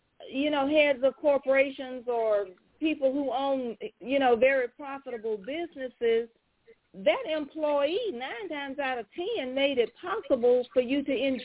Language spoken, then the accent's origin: English; Mississippi, United States; now in Dallas, United States; when I first moved here and my neighbors always wanted to know, well, where are you from? And I said, Mississippi.